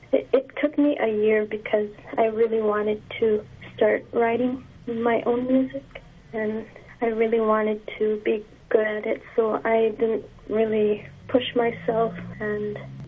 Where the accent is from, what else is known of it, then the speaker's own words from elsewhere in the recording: Iqaluit, Nunavut, Canada; and I'm from Iqaluit, Nunavut, just above the Arctic Circle.